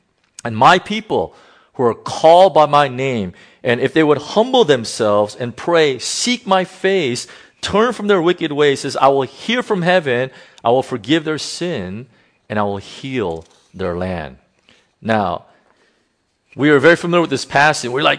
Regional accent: California, United States; I'm from California. California has experienced one of the worst droughts and fires like you wouldn't believe.

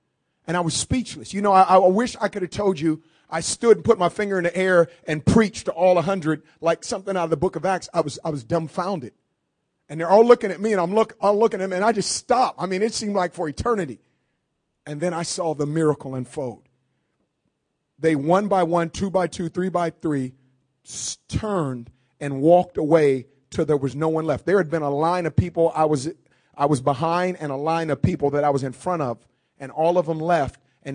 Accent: Oakland, California, United States; I didn't turn my back on her because I'm from Oakland.

